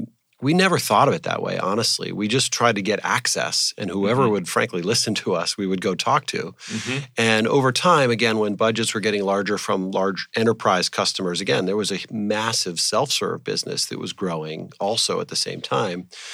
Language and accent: English; New York, United States; Grew up in outside of New York, actually, Westchester.